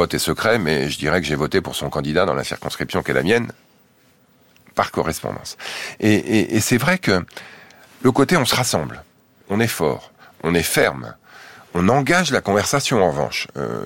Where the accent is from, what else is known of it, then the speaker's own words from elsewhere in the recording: France; J'ai grandi en France, vous l'avez dit, en banlieue, je connais bien la France.